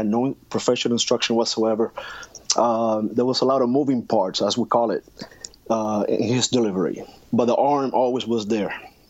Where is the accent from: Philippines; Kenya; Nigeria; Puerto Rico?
Puerto Rico; growing up in Puerto Rico, especially in the 80s